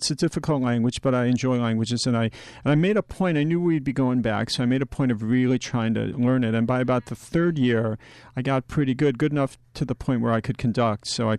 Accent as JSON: {"language": "English", "town": "Chicago", "region": "Illinois", "country": "United States", "tie": "born or raised there", "said": "home is always where I'm a Chicagoan. This is my hometown, and I wanted to be here"}